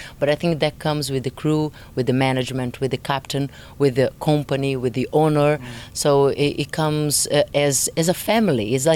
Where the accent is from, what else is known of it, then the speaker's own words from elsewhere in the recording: Brazil; now in England; I am originally from Brazil, yes. I do live in England as well, but I am definitely Brazilian.